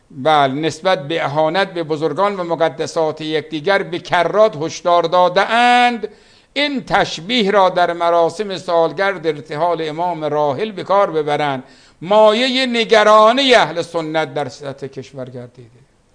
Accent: Qazvin, Iran; یا ما خودمون بعضی وقت خب میرفتیم به همون شهر خودمون قزوین

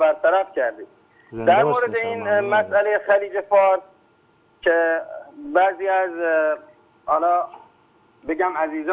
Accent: Khuzestan, Iran; به عنوان یک عرب خوزستانی از نام خلیج فارس دفاع میکنم، افتخار میکنم که من یک عرب ایرانی هستم

